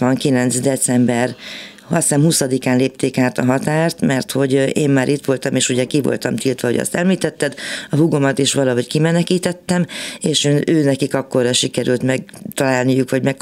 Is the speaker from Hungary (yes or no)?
no; Transylvania, Romania; én erdélyi vagyok.